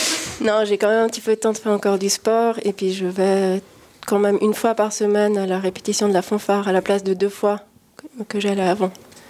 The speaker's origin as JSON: {"language": "French", "town": "Evolène", "region": "Valais", "country": "Switzerland", "tie": "born or raised there", "said": "j'ai grandi dans un petit village à la montagne qui s'appelle Évolène. C'est dans le Val d'Airain, à 1300 mètres d'altitude environ."}